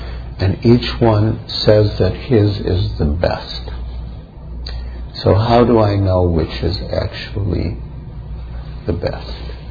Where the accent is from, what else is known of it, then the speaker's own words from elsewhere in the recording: Illinois, United States; My best friend from when I was growing up on the North Shore of Chicago.